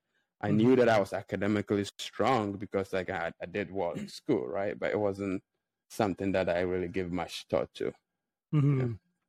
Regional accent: Ghana; I grew up in Ghana and in a small village.

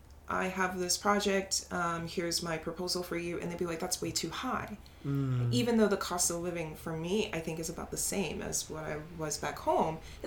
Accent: San Antonio, Texas, United States; and because I was from San Antonio, nobody.

